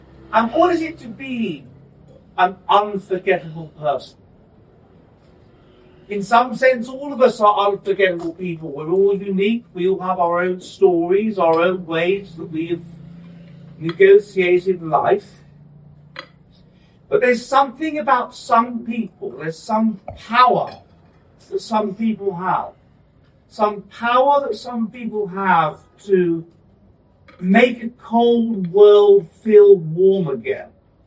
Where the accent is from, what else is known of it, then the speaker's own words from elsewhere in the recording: England, United Kingdom; Where we can't say that we're English because it's racist.